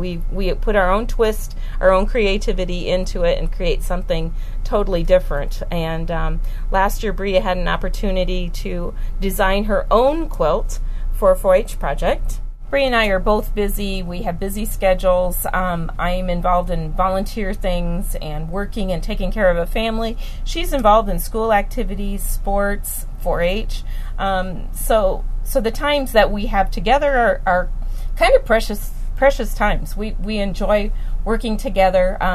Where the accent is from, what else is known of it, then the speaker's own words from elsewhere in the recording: Storm Lake, Iowa, United States; I'm from Storm Lake, Iowa.